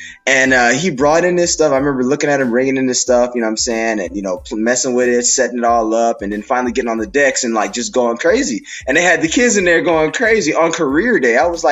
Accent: Houston, Texas, United States; also born or lived in Long Beach, California; I am from California, Long Beach, California, straight born out of here, raised in Houston, Texas. So, you know, down south is where it's at.

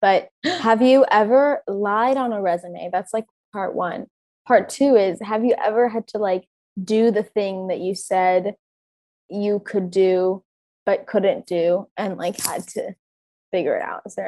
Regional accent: California, United States; when someone asks me where my hometown is, I always say about an hour south of LA because I don't want to admit I grew up in Orange County.

